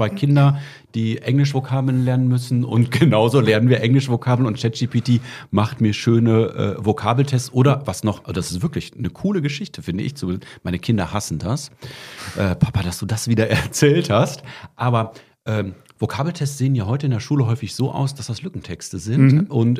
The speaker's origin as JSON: {"language": "German", "town": "Bielefeld", "region": "North Rhine-Westphalia", "country": "Germany", "said": "Und ihr wisst ja, ich komme aus Bielefeld"}